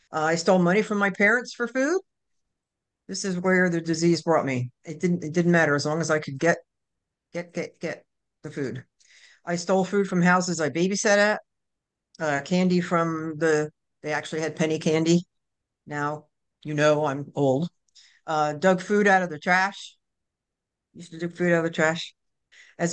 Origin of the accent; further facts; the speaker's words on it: New Jersey, United States; now in North Carolina, United States; I'm a girl from New Jersey, and I'm living in North Carolina now.